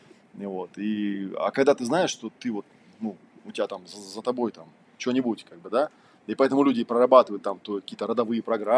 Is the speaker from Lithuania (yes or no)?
yes; Lithuania; also born or lived in Kazakhstan; Потому что я родился в Казахстане, школу закончил в Литве